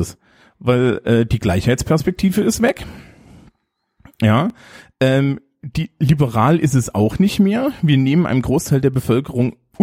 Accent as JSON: {"language": "German", "region": "East Germany", "country": "Germany", "tie": "born or raised there", "said": "Weil, also, ich bin ja nur im Osten aufgewachsen, ne?"}